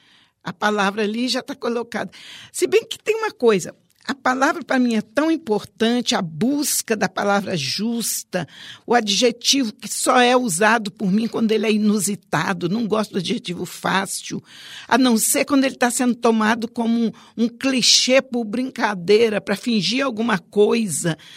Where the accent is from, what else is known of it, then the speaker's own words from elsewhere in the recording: Espírito Santo, Brazil; a história do Brasil, a história, sobretudo, da minha terra, a história do Espírito Santo